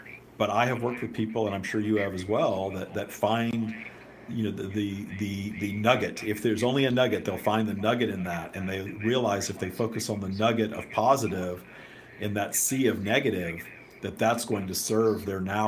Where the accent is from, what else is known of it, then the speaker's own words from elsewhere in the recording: the South, United States; I grew up in the South in sort of a religious scenario with a mother who definitely was not a very happy individual